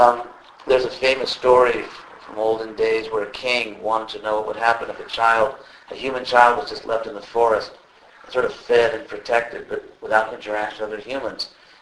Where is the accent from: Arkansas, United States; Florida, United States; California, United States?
California, United States; I'm from Southern California, so I always meet actors there.